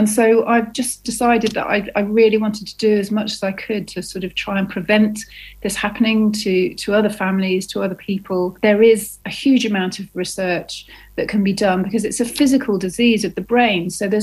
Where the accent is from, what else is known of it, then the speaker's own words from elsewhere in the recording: Oxford, South East England, United Kingdom; I did the official virtual London Marathon around my hometown of Oxford.